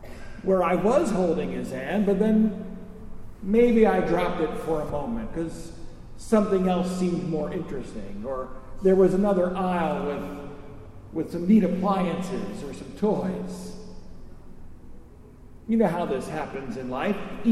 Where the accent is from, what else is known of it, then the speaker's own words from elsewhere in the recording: Catonsville, Maryland, United States; I grew up in Catonsville on the west side of Baltimore at Emmanuel.